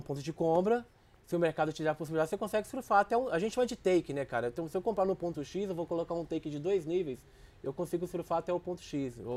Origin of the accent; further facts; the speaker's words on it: Minas Gerais, Brazil; moved away; eu fui morar no Rio de Janeiro, eu sou de Minas, né? Aí fui morar no Rio